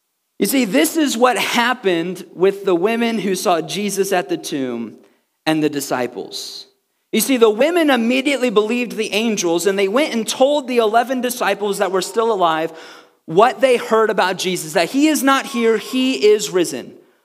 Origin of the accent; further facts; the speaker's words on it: Missouri, United States; I grew up in Missouri. Missouri is nicknamed the Show Me State because everywhere you go, people say, show me, prove it to me.